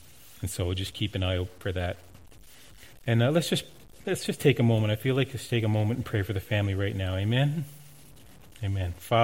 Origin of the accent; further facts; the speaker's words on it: Newfoundland and Labrador, Canada; it just felt so normal growing up in Newfoundland doing that, you know.